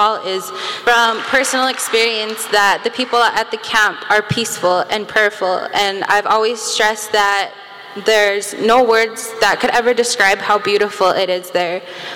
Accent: United States; I'm 19 years old. I'm Hunkpapa Lakota from the Standing Rock Nation. I grew up on the reservation my entire life.

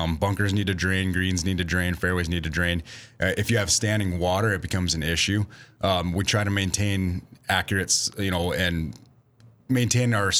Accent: New Salem, North Dakota, United States; I grew up in a rural community, though. I'm from New Salem, North Dakota, just down the road. So I think us in North Dakotans, we have that agricultural background.

